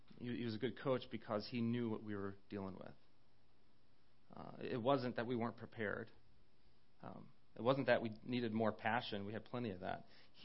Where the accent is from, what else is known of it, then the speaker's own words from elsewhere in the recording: Roselle, Illinois, United States; I grew up in Roselle, and already by the age of 10, there was a phrase I would say quite a bit.